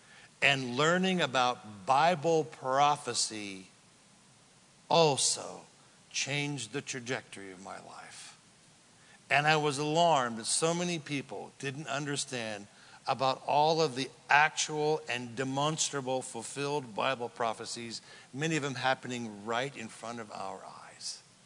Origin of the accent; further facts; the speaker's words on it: Redding, California, United States; He had visited my hometown of Redding, California